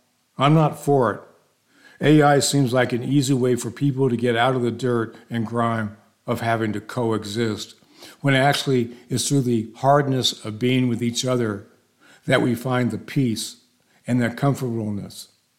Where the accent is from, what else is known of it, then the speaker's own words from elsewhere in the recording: Virginia, United States; also born or lived in Philadelphia; now in Los Angeles, United States; This is the most introverted I've ever been living in L.A. I'm from Virginia, and I lived in Philly for a while.